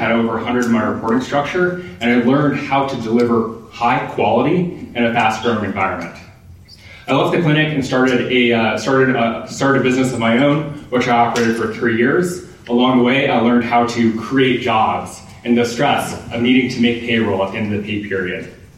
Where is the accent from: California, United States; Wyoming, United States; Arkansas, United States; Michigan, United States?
Wyoming, United States; moved away as an adult; also born or lived in Phoenix; now in Bozeman, United States; I grew up next door in Wyoming, out in the county. I never lived on a paved road until I came here to Bozeman, where I enrolled in school in 2004.